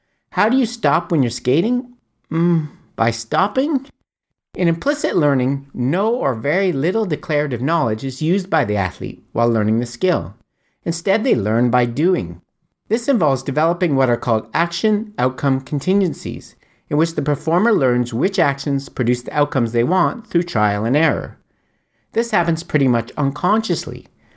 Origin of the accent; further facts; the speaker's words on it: Canada; As I have mentioned before, I'm from Canada, where we of course learn to skate before we can walk.